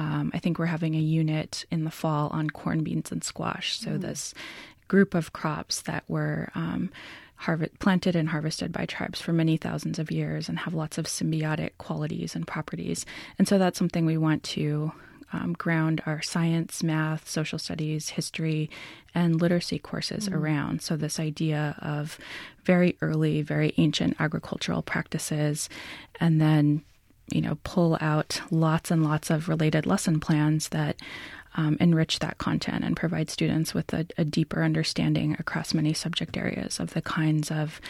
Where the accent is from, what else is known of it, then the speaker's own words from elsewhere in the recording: the Dakotas, United States; And I'm actually not from the Wampanoag tribe. I'm from the Standing Rock Sioux tribe. And so I grew up in the Dakotas.